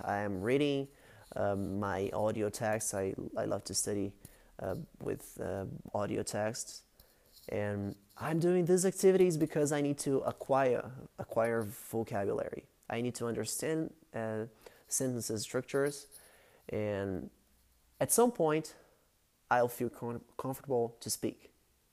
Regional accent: Brazil; first language Portuguese; English is a second language; So I am Brazilian. My native language is Portuguese, and today I speak English and Japanese fluently, and I'm studying Spanish.

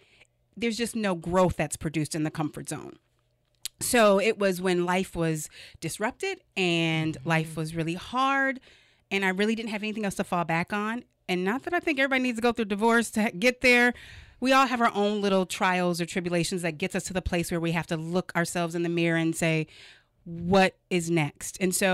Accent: Minneapolis, Minnesota, United States; I am from the Twin Cities. I've known since I was 12 years old that I wanted to be an entrepreneur.

